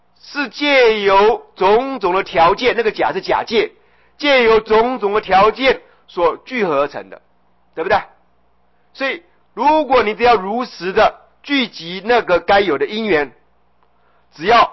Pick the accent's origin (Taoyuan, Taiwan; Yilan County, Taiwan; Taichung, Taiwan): Taoyuan, Taiwan; Daxi; also born or lived in Taipei; 我小时候住在大溪，对不对？那曾经有一阵子到台北来玩，觉得台北好棒啊